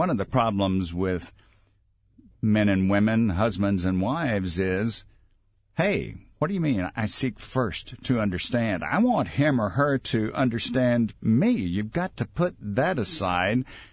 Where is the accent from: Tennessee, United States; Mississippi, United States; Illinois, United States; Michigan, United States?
Mississippi, United States; I remember I was directing a seminar in my home state of Mississippi